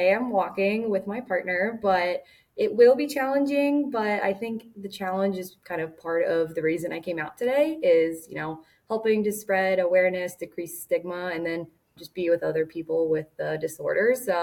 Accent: Cincinnati, Ohio, United States; I am from Cincinnati, Ohio

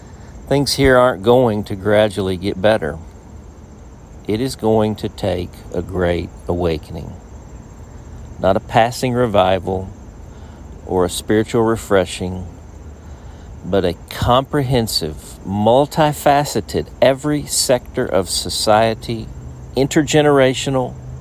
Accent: Dumas, Arkansas, United States; I grew up in Dumas, Arkansas, in a farming family, in a sleepy church, and with a heart to change the world.

